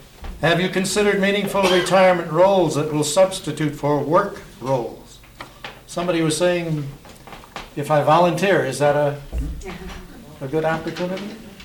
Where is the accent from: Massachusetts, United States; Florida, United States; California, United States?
Florida, United States; I come from Florida, where a third of our population is over 65 in Broward County.